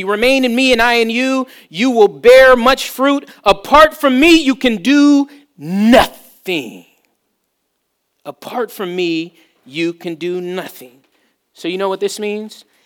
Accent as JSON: {"language": "English", "town": "Berkeley", "region": "California", "country": "United States", "also_born_or_lived": "all over the US", "said": "I'm from Berkeley, California, right? And my dad joined the Army, so we lived all over the country"}